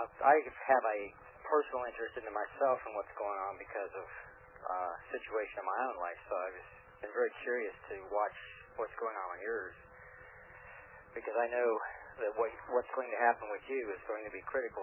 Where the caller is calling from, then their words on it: Pennsylvania, United States; Consul in Pennsylvania.